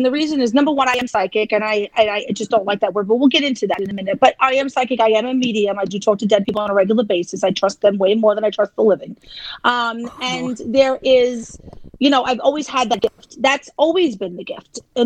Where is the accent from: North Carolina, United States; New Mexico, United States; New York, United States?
New York, United States; New York City; No, I'm from Staten Island.